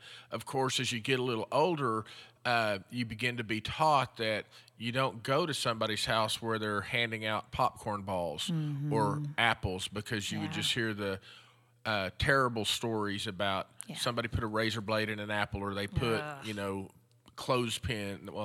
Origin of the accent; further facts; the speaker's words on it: Frederick, Oklahoma, United States; I think most people here at St. Andrews know that I grew up in Frederick, Oklahoma, down in the southwest part of the state.